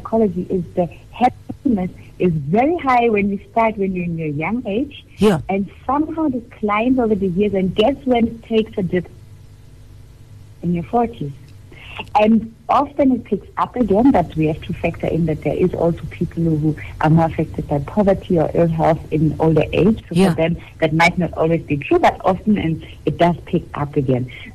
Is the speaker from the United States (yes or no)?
no; Germany; now in South Africa; Since I came to South Africa, I discovered so much more about myself and what it meant growing up in Germany.